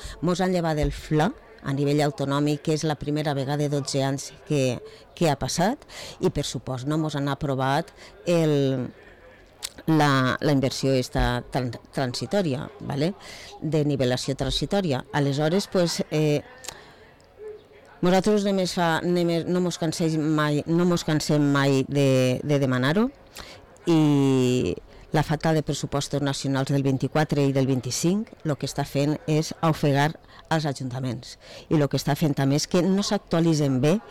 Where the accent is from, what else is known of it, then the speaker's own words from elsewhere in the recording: Villarreal, Valencian Community, Spain; I com jo soc de Villarreal, també m'interessa, com a tu, dir les coses com són